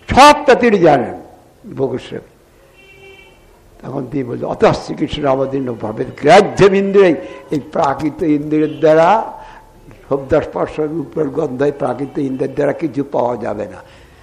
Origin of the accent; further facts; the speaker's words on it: India; born there; এটা সাধারণ জায়গা নয়, ভারতবর্ষ, এটা ভারতবর্ষ, ভারতবর্ষতে যেটা রয়েছে সেটা অন্যত্র নাই। সেই জন্য আমাদের সৌভাগ্য যেখানে আমাদের জন্ম হয়েছে